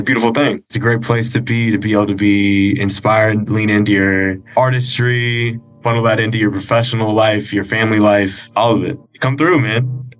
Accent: Banning, California, United States; I'm from the Inland Empire

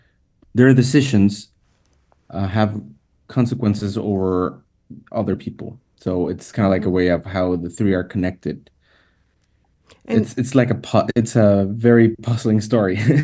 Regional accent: Tijuana, Baja California, Mexico; also born or lived in Puebla; I was born in Puebla, Mexico, but since I was a kid, I moved a lot from town to town because of my father's work. And I ended up living in Tijuana at a very young age.

